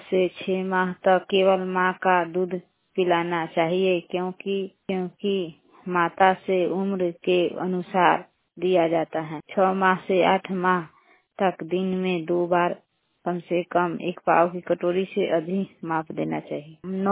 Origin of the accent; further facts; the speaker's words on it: Rampur Jagdish, India; पंचायत महमदपुर, घर रामपुर जगदीश का रहने वाली हूँ।